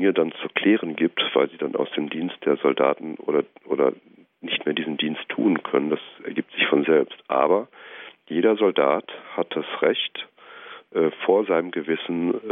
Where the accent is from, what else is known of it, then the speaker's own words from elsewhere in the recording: Berlin, Germany; ich komme hier aus Berlin